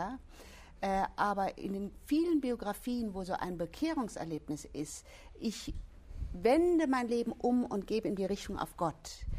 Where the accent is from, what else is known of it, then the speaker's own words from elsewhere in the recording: Bavaria, Germany; ich bin in Bayern aufgewachsen, aber ich war nicht im katholischen Glauben drin.